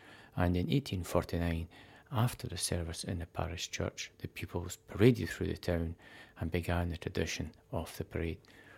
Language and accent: English; Bathgate, Scotland, United Kingdom; And being born and bred in Bathgate, I was raised with the Gala Day